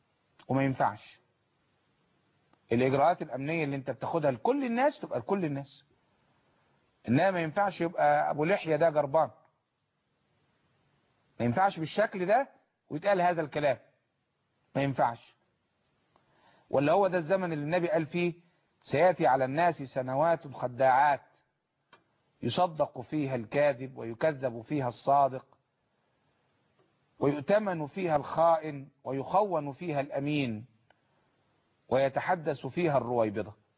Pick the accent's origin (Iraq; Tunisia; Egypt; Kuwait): Egypt; أنا مواطن مصري بأي معنى